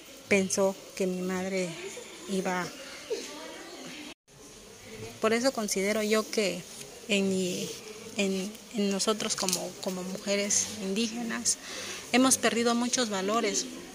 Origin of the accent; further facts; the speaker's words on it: Oaxaca, Mexico; first language Mixe; Spanish is a second language; porque como nosotros mijes que somos, pues tenemos muchos valores, tenemos costumbres, y eso hace que nosotros estemos olvidando nuestra lengua mije.